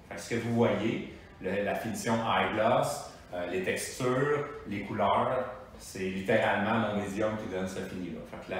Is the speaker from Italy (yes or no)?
yes; Italy; Je suis italien, mais ma femme est italienne.